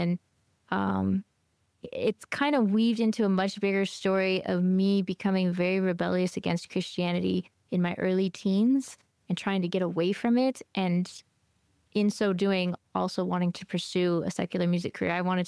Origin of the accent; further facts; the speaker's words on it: Washington, United States; also born or lived in Montana; Well, technically, I guess I'm from Washington State. I kind of grew up between Montana and Washington.